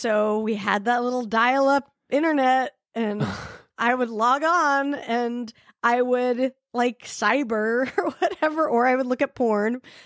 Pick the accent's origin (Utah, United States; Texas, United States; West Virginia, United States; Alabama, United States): Utah, United States; Salt Lake City; So I grew up in Salt Lake City. I wasn't Mormon, but, you know, obviously a very religious place to grow up in, very conservative.